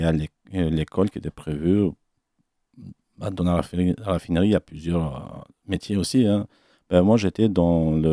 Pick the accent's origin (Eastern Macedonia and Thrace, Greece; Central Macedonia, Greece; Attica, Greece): Attica, Greece; Athens; also born or lived in Rhodes; now in France; On a déménagé d'Athènes pour aller à l'île de Rhodes pour travailler les étés, quoi.